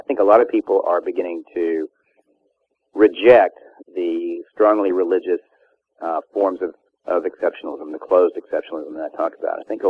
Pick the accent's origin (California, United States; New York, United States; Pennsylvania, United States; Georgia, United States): Georgia, United States; I grew up in the South. I'm a Southerner. I grew up in Georgia.